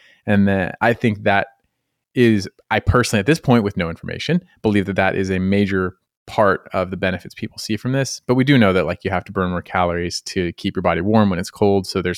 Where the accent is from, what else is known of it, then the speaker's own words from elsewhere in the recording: Colorado, United States; I'm from Colorado, but wake up like this.